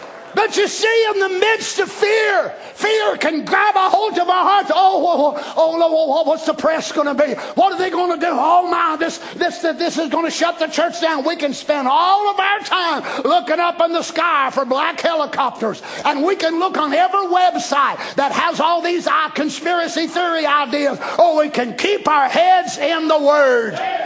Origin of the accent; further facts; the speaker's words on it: United States; They thought I was a Canadian. Boy, I'm glad I'm an American.